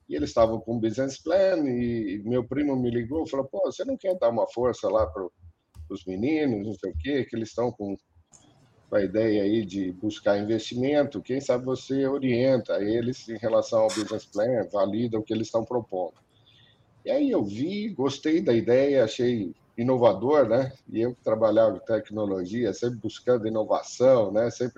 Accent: São Carlos, São Paulo, Brazil; Eu sou natural de São Carlos

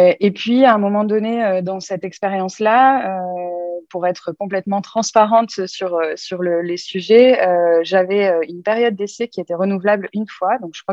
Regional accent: Hossegor, Nouvelle-Aquitaine, France; moi, j'ai grandi dans les Landes. Mes parents habitaient et habitent toujours au Segor, donc une région assez agréable. Donc, j'ai grandi là.

